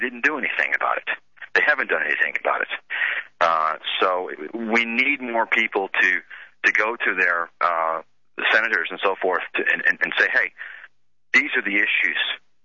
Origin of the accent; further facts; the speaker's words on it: United States; I did it first and foremost as an American.